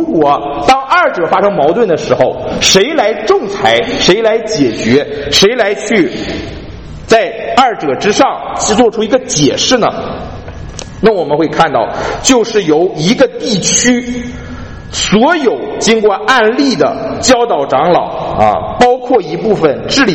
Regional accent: China; 尤其是对于我们来自中国的人来说

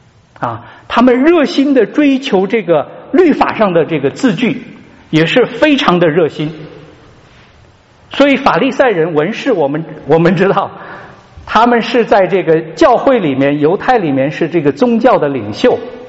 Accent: Qinghai, China; 我说我青海的，我的确是那里土生土长的啊，但是我的父母并不是那个地方土生土长，所以我只能说哦，我是生在那里。嗯，虽然我会讲当地的语言啊，明白他们的习惯

